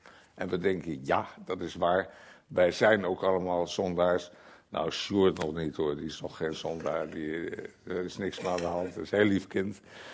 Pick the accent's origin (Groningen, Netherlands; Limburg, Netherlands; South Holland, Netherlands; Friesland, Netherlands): Groningen, Netherlands; born there; Aanstaande donderdag in Groningen, mijn geboortestad trouwens.